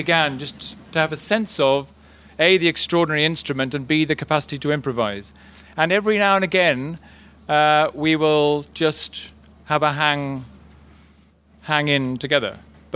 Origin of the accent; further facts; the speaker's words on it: South East England, United Kingdom; I'm from South Bucks